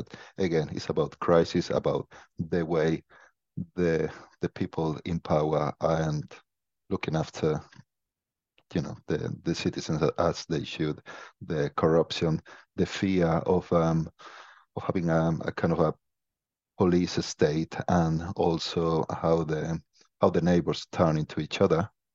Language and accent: English; Spain; moved away as an adult; now in United Kingdom; I am from Spain, but I've been living in the UK for the last 19 years.